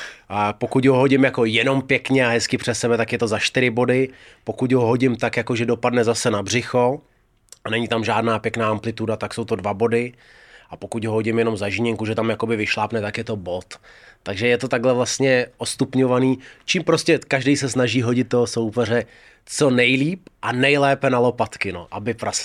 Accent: Dagestan, Russia; Czech is a second language; now in Czechia; jsem byl vlastně z Dagestánu, z Ruska, Ruská federace, tohle. Takže kdybych byl určitě ze Slovenska, tak to občanství mám hned.

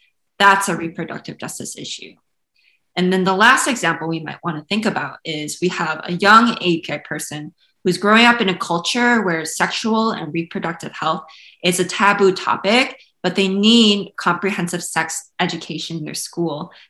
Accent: Chicago, Illinois, United States; you know, Black women in Chicago, which is something that I really love talking about, being that I'm from Chicago.

